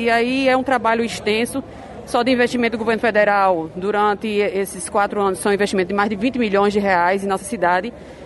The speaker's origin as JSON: {"language": "Portuguese", "town": "Mamanguape", "region": "Paraíba", "country": "Brazil", "tie": "born there", "said": "eu fico feliz porque nasci nessa localidade, nasci em Mamanguape."}